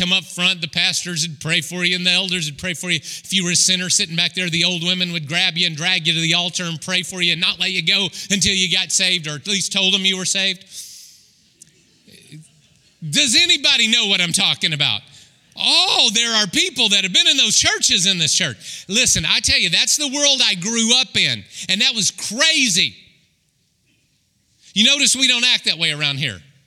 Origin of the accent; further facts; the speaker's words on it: Oklahoma, United States; I grew up in Oklahoma, but I went to church in Arkansas.